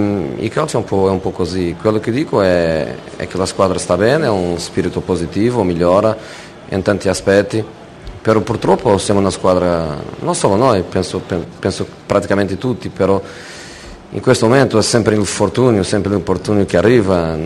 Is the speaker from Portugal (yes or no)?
yes; Portugal; Italian is a second language; Io per esempio ieri parlavo con i miei, nel mio paese abbiamo una squadra